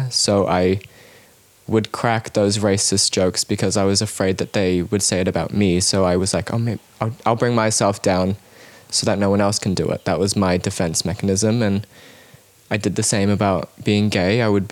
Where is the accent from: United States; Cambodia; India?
Cambodia; they met in Cambodia and had a bar together for like 10 years or so, and I grew up in Cambodia